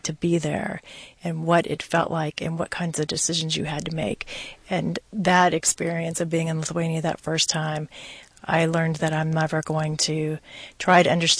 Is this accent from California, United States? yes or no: no; Houston, Texas, United States; now in Austin, United States; I grew up in Houston, so it's great to be